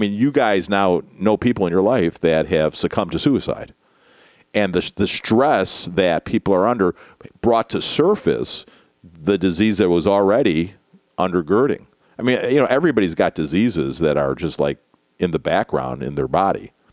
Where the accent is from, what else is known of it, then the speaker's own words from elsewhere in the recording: Florida, United States; A lot of times people think my home state of Florida is nuts, and we are nuts